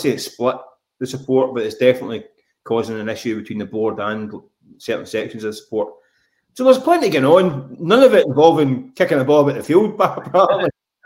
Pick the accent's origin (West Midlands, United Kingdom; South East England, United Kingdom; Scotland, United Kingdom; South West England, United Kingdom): Scotland, United Kingdom; Glasgow; well, I grew up in Glasgow